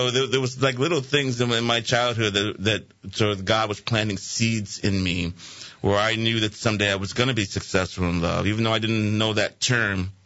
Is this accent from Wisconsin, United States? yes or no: yes; Milwaukee, Wisconsin, United States; Grew up in inner city Milwaukee, Wisconsin, and when I was starting to just discover what life was about.